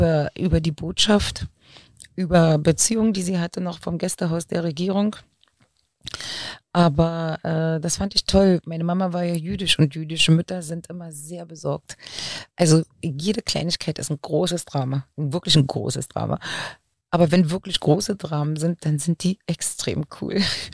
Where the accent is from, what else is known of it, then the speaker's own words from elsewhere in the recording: Germany; Und bis dahin habe ich die DDR immer als meine Heimat gesehen und auf einmal wurde sie eben der Staat und da wurde sie politisch und politisch war sie schwierig.